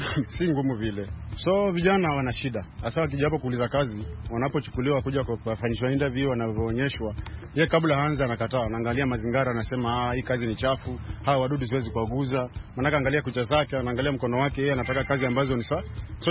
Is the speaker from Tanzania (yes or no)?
no; Kikambala, Kilifi County, Kenya; natoka hapa Majengo hapa Kikambala, Kilifi County.